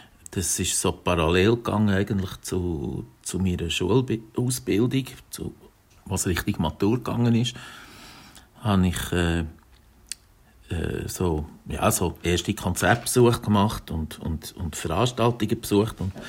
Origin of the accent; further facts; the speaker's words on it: Ostermundigen, Bern, Switzerland; Also ich bin in Bern geboren, 1961. Und nachher in Ostermundigen aufgewachsen.